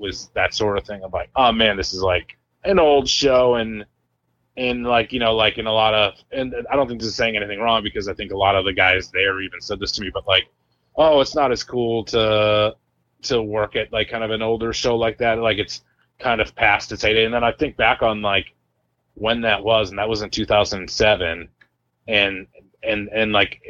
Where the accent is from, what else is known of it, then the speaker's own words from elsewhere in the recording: Quincy, Massachusetts, United States; I'm from Quincy. I'm from Wollaston.